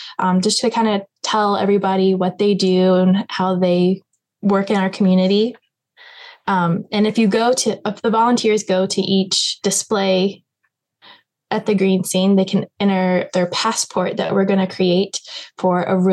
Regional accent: Harrisonburg, Virginia, United States; No, I'm actually from Harrisonburg.

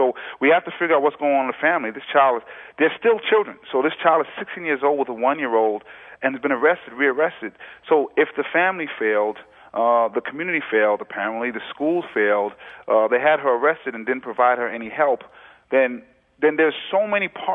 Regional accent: New York City, New York, United States; Again, I grew up in New York City, and unfortunately, these kind of things happened.

